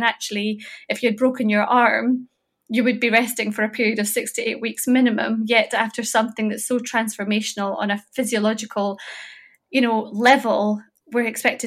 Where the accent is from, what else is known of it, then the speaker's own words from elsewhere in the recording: India; my culture, we're Indian, and there's a period of 40 days typically in our culture where mum is expected to essentially be on bed rest.